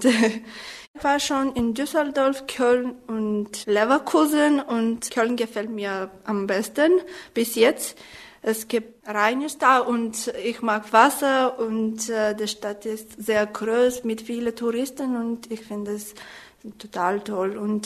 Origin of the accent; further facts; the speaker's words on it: Sofia, Sofia City, Bulgaria; German is a second language; Ich komme aus Bulgarien, von der Hauptstadt Sofia. Ich bin 22 und ich mag Sprachen lernen